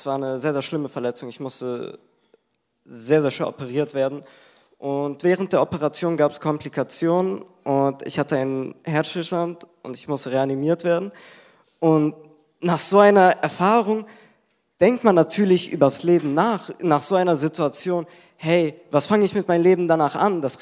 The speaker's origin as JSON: {"language": "German", "town": "Bernburg", "region": "Saxony-Anhalt", "country": "Germany", "said": "Ich komme hier aus Bernberg, ich bin 15 Jahre alt."}